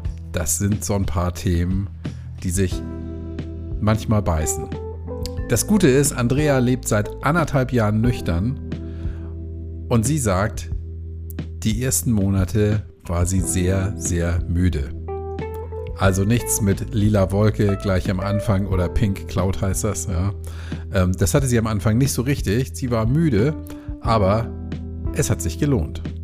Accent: Hamburg, Germany; Als Norddeutscher, ich komme ja aus Hamburg, lebe ja in Hamburg

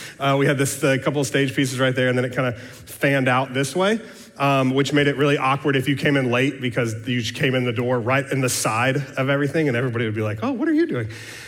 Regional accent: Austin, Texas, United States; I was born and raised here in Austin.

